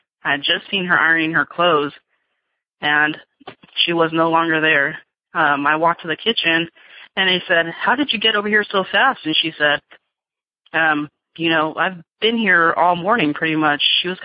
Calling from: California, United States; I'm calling from Northern California.

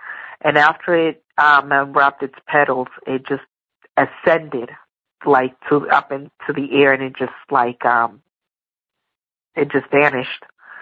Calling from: Massachusetts, United States; I'm from Massachusetts. I'm calling to share with you a story.

